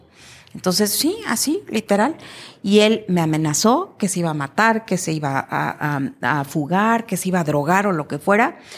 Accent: Mexico City, Mexico; also born or lived in Tijuana; Soy de la Ciudad de México, me voy a vivir a Tijuana, Baja California

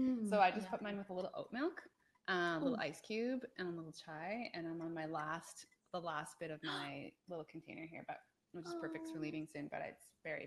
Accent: Canada; And being Canadian, like I like to be in areas that aren't cold typically for the winter.

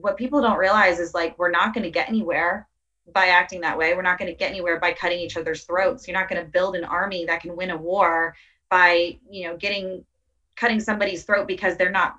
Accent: Tampa, Florida, United States; Well, I'm from Tampa

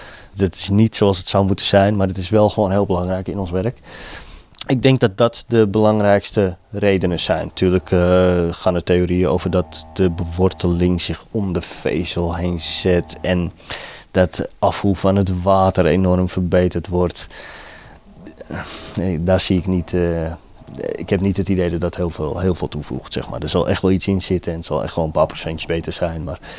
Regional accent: Amsterdam, North Holland, Netherlands; ik ben Amsterdammer, dus ik ben een geboren Ajaxiet.

